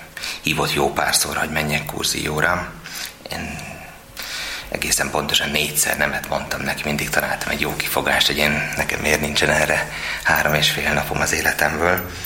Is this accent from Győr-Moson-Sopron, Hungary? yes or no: yes; Győrzámoly, Győr-Moson-Sopron, Hungary; Igen, egy pici faluban nőttem föl Győrzámolyon